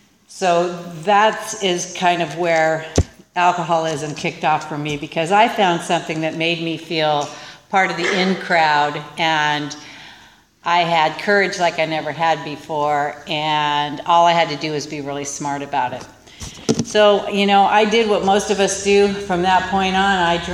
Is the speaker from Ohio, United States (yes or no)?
no; San Luis Obispo, California, United States; born there; I was born in San Luis Obispo to a really nice family.